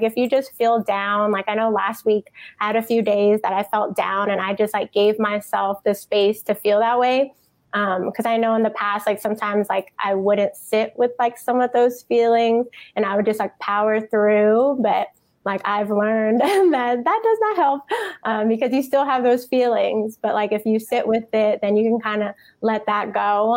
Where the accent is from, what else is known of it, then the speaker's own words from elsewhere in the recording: California, United States; Like, I'm originally from California. Like, I don't like the cold.